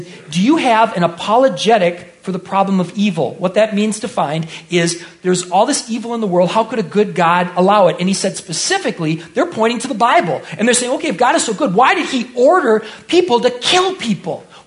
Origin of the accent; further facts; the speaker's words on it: Hastings, Nebraska, United States; I grew up in Hastings, detasseling corn.